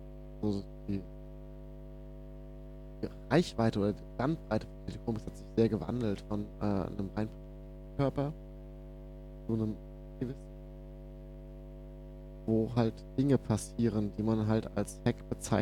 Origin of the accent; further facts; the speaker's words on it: Berlin, Germany; Ich komme aus Berlin. Ich habe vorher im Rhein-Main-Gebiet gelebt